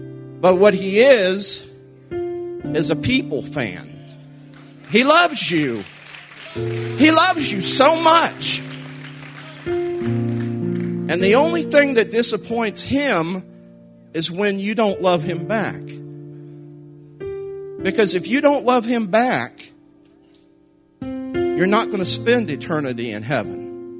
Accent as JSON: {"language": "English", "town": "Columbus", "region": "Ohio", "country": "United States", "said": "I need to tell you something, because we are from Columbus, Ohio."}